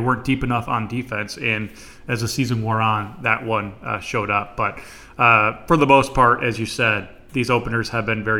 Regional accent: New York, United States; I say this as a New Yorker through and through

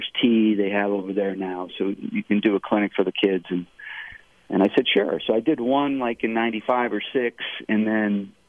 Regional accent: Northeastern United States, United States; now in Georgia, United States; I know I'm not from the South, but I feel this is my home now.

